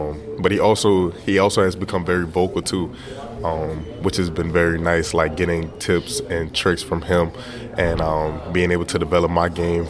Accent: Lafayette, Louisiana, United States; Okay, I'm from Lafayette, Louisiana.

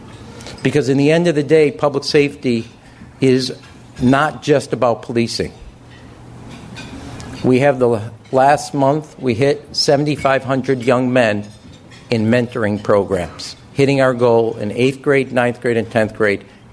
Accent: Chicago, Illinois, United States; In the past, we all know this, if we're from Chicago, Englewood led the city, in shootings.

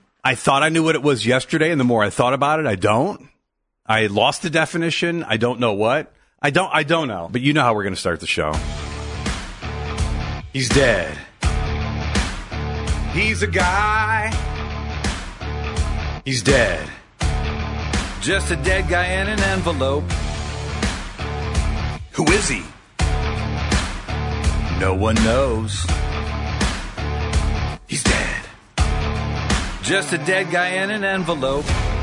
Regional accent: Akron, Ohio, United States; I'm born and raised in Firestone Park in Akron.

